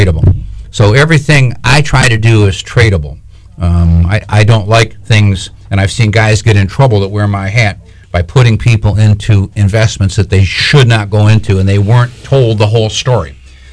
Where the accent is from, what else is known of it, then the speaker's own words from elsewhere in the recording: Michigan, United States; Hey, I'm from Michigan. I remember as a kid